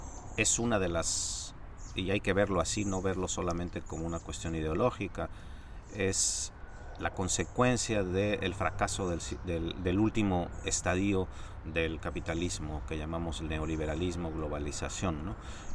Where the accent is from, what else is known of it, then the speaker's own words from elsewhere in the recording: Mexico; Y los culpables somos los mexicanos